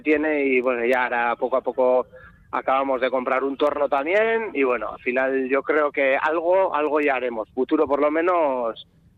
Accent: Eibar, Basque Country, Spain; Yo soy natural de Eibar

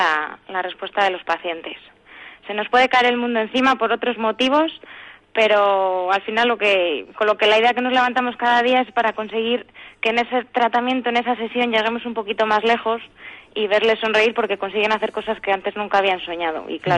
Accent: Palencia, Castile and León, Spain; No, yo soy de Palencia.

